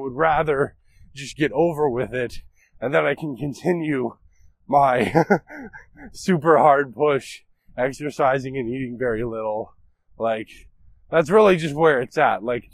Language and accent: English; Canada; that's what you get being Canadian.